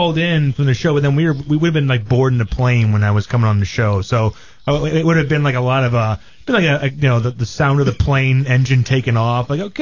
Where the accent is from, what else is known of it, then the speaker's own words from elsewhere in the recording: Missouri, United States; You know, we're from Missouri.